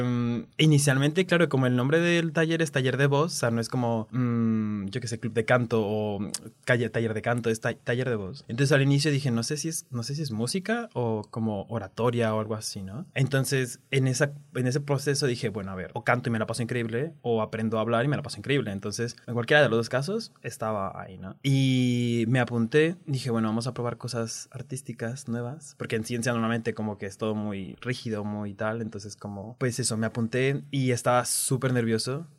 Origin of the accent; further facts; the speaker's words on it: Mexico; moved away as an adult; now in Spain; Soy mexicano, estudié biología. Me mudé a España para hacer el máster, el doctorado.